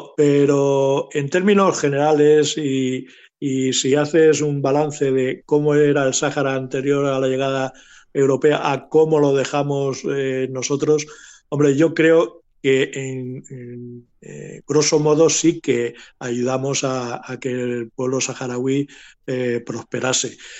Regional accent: Melilla, Spain; born there; yo nací en Melilla, por lo tanto yo geográficamente soy africano

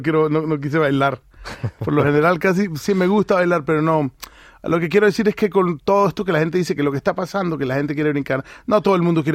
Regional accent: La Guajira, Colombia; La parte de la costa norte colombiana, La Guajira, El Cesar, todo lo de donde yo soy, somos muy parecidos.

